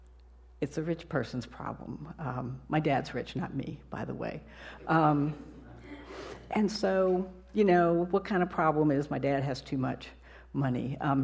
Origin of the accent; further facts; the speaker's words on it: California, United States; born there; I was born in Northern California, but deep within my soul, there is someone from the Appalachian Mountains.